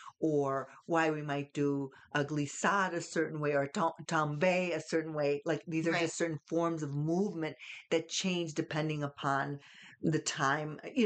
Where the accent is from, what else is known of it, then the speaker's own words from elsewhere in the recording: Chicago, Illinois, United States; now in Albuquerque, United States; Yeah, it's interesting because I came from Chicago, and I'm not trying to compare like Chicago to to Albuquerque